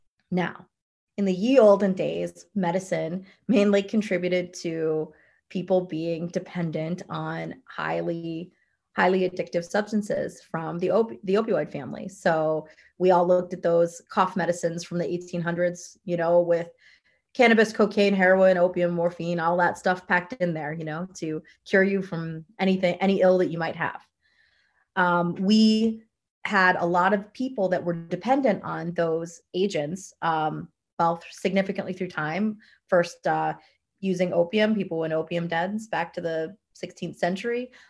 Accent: Midwest, United States; And when I think about the Chicago fire, I think about being a Midwesterner

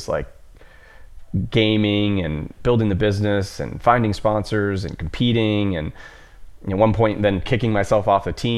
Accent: Washington, District of Columbia, United States; because I grew up in the Washington, D.C. metro area

